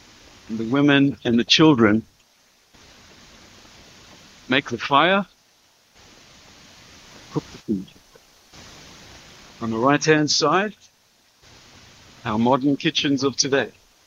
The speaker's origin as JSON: {"language": "English", "country": "Zimbabwe", "tie": "born or raised there", "said": "a trip I recently took into my home country of Zimbabwe, or as it was known when I was born, Rhodesia."}